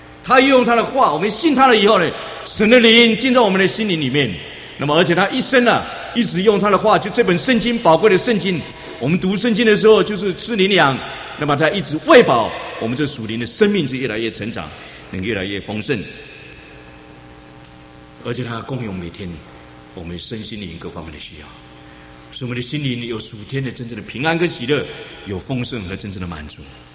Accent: China; 我们中国人讲画一。画一个饼啊，来充饥

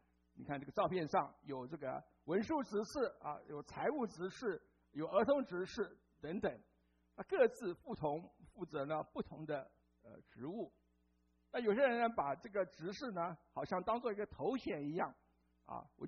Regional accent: Taiwan; 那在台湾，我是来自台湾

